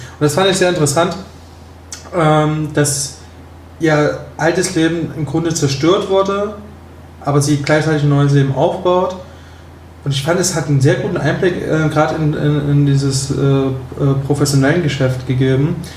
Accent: Berlin, Germany; Kann ich dir auch als Berliner.

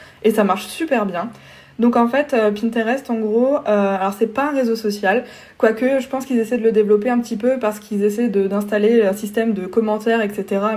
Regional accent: Strasbourg, Grand Est, France; Voilà, je suis strasbourgeoise

